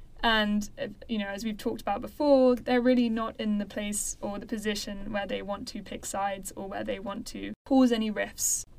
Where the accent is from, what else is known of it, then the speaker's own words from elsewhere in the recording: United Kingdom; And I am saying that as a Brit.